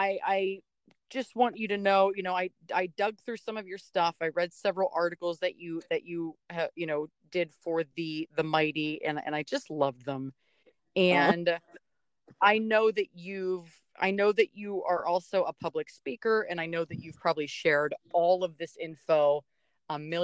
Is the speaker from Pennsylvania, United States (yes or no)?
yes; Pittsburgh, Pennsylvania, United States; it turns out she's from my hometown of Pittsburgh.